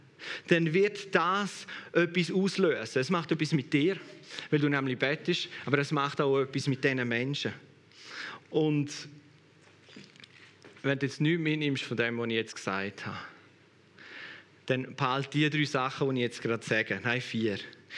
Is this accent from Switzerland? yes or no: yes; Switzerland; wir als Schweizer nicht nur privilegiert sind, weil wir in der reichsten Nation leben, einer von den reichsten Nationen leben